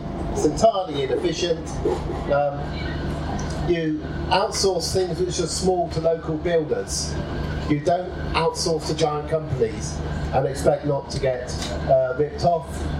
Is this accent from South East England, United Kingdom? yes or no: yes; Oxford, South East England, United Kingdom; I grew up in Oxford. I was taken to see the car plant as a small boy.